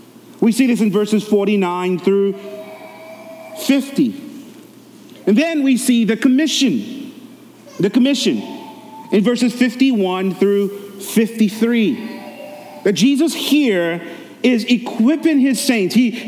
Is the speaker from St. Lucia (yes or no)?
yes; St. Lucia; Growing up in St. Lucia, that's how we fish.